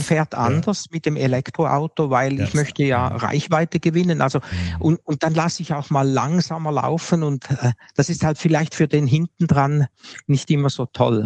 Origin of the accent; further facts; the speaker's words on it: Switzerland; Sogar noch schneller als bei uns in der Schweiz.